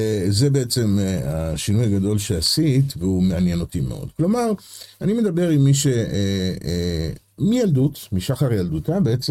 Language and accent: Hebrew; Petah Tikva, Central District, Israel; כן, שכנים אפילו, דרך אגב, גדלנו באותה שכונה, כפר גנים, גילינו את זה רק עכשיו.